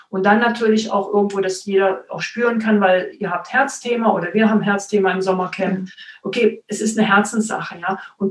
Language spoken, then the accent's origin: German; Cologne, North Rhine-Westphalia, Germany; now in Stuttgart, Germany; Ich komme tatsächlich aus Köln.